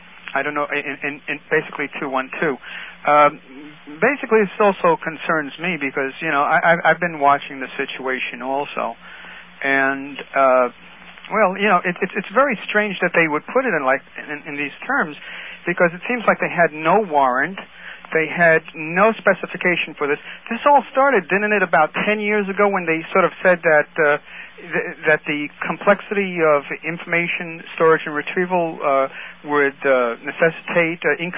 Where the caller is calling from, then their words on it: New York City, New York, United States; New York City, Manhattan.